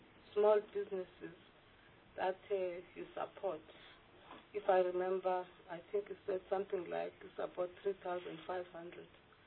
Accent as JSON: {"language": "English", "region": "Eastern Cape", "country": "South Africa", "said": "I come from the Eastern Cape."}